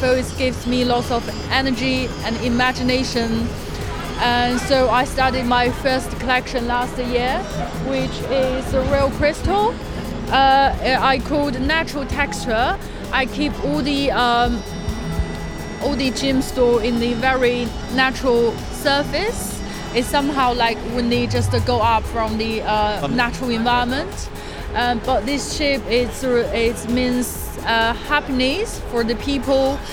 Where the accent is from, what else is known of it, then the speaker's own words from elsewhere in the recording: Beijing, China; English is a second language; now in London, United Kingdom; I come from London. My hometown is in Beijing.